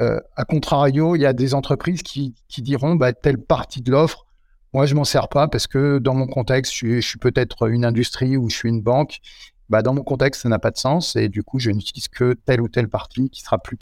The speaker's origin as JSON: {"language": "French", "country": "France", "said": "nous sommes des Frenchies bien français."}